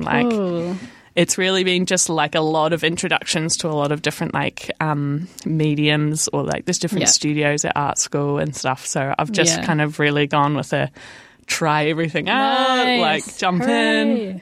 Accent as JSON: {"language": "English", "town": "Invercargill", "region": "Southland", "country": "New Zealand", "tie": "born or raised there", "lives_now": "Dunedin, New Zealand", "said": "I grew up in Waihopa in Vicargo and spent my whole school life there."}